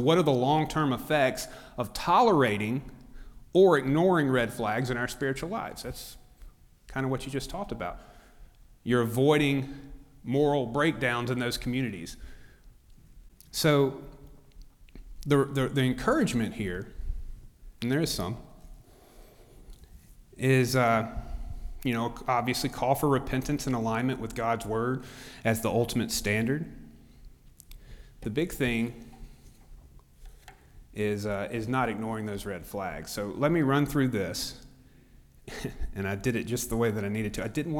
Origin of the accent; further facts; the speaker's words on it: Mississippi, United States; born there; But I can tell you that I was born in the Delta, I've lived all over the place, and that Oxford is different than anywhere else I've ever lived.